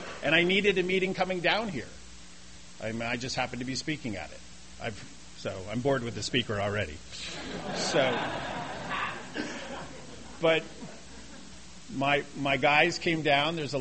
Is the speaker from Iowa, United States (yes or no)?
no; Los Angeles, California, United States; And I grew up in Los Angeles, and I didn't have alcoholic parents.